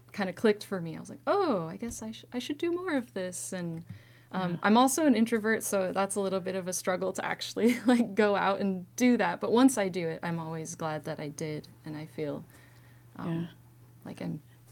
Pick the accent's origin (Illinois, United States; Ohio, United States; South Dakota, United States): South Dakota, United States; Rapid City; also born or lived in Wyoming / Oregon; I didn't really start writing music until I moved away from Rapid City back in 2013. I moved for some different relationships and stuff, lived in Wyoming and Oregon, and then moved back here in 2019. But I'm from the Black Hills.